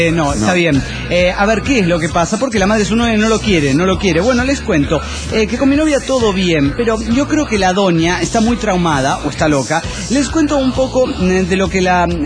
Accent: Barranqueras, Chaco, Argentina; El nombre de mi provincia, Chaco.

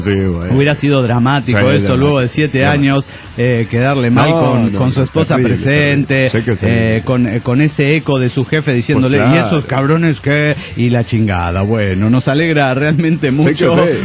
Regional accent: Mexico City, Mexico; born there; now in Morelia, Mexico; Soy nacido en el Distrito Federal trasladado a esta hermosa ciudad de Morelia, Michoacán, en diciembre de 1985, por los motivos que en todo México conocieron, el famoso terremoto del 85.

